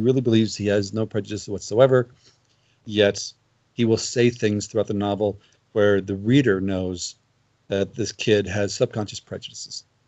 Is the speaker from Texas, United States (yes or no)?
no; Missouri, United States; I grew up in Missouri in the 1970s.